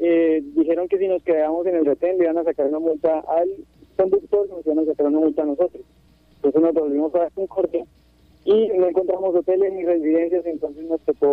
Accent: Guaviare, Colombia; todos los documentos que cobijan que nosotros somos del departamento de Guaviare y que somos estudiantes

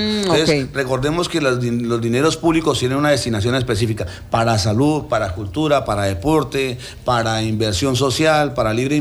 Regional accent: Colombia; Porque ese es el problema como colombianos que hacemos

